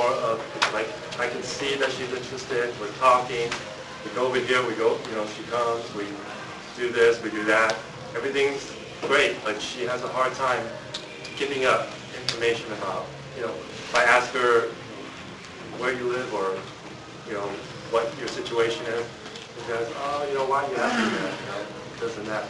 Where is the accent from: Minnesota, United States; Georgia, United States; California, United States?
California, United States; Irvine; From Irvine.